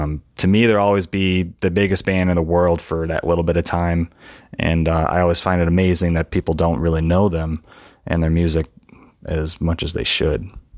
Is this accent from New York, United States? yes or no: no; Chicago, Illinois, United States; now in Toledo, United States; And thirdly, I'm originally from Chicago, but I now live in Toledo, Ohio.